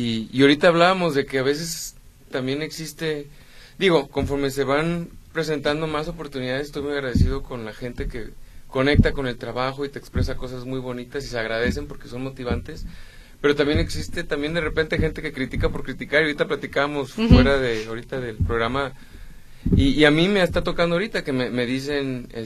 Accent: Guadalajara, Jalisco, Mexico; yo soy mexicano de hueso colorado, soy de Guadalajara toda la vida y la neta pues me siento bien orgulloso de mi tierra

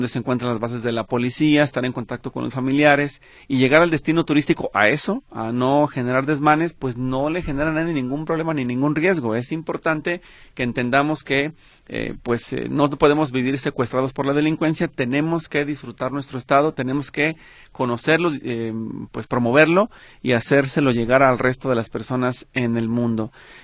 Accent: Jalisco, Mexico; sobre todo los que somos de Jalisco

